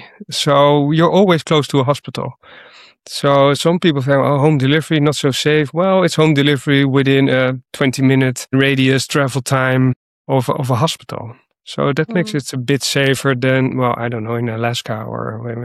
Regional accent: The Hague, South Holland, Netherlands; born there; English is a second language; I was born in The Hague, which is another big city in Holland.

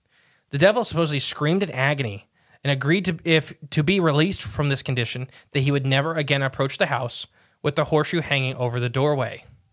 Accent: United States; I'm from America where we both speak English.

